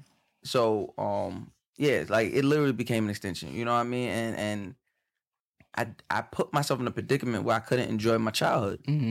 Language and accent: English; New York, United States; I grew up on Long Island. Yes, I grew up on the black side. And yes, it was underserved, underprivileged. But it was for all encompassing terms, it was a middle class black neighborhood.